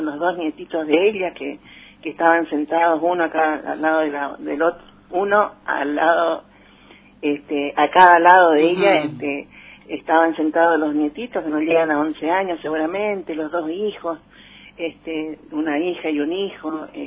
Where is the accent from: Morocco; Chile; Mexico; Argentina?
Argentina; Tenemos un retroceso terrible en todos los derechos que como argentinos y argentinas habíamos recuperado